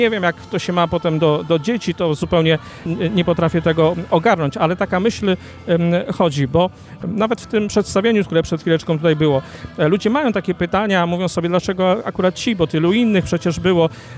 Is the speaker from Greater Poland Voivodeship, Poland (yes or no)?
yes; Ostrzeszów, Greater Poland Voivodeship, Poland; Jesteśmy z Ostrzeszowa, a miasto to jest znaczone szczególną obecnością świętego Maksymiliana.